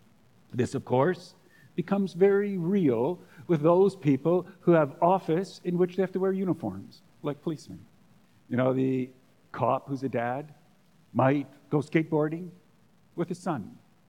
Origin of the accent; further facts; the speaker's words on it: Canada; After all, we're Canadian, right?